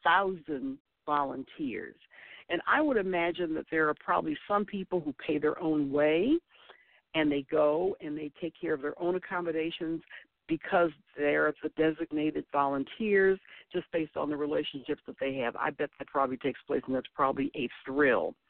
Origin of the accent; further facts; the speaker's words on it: United States; Now, I'm an American, most of you know, and I'm a very proud American.